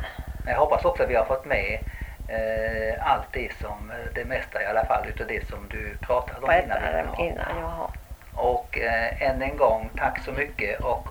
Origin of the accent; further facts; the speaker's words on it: Västra Götaland County, Sweden; För det var jag minns från min barndom också i Bohuslän.